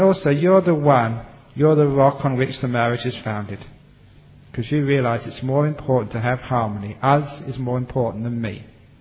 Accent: England, United Kingdom; because being an Englishman I like chips.

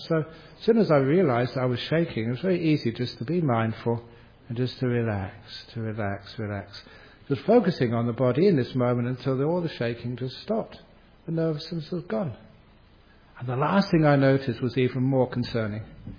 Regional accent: United Kingdom; born there; because I was born in England

